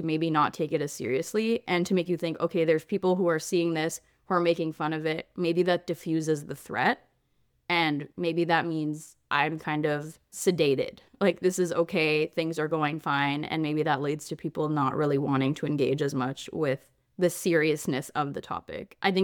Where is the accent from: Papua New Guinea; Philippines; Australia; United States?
Australia; As an Australian, I was like, that sounds like the most Australian thing I've ever heard.